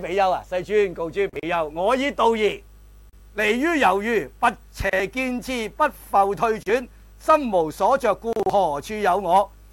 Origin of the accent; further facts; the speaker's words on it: Hong Kong; 我哋香港人有一個即係迷信或者唔知咩信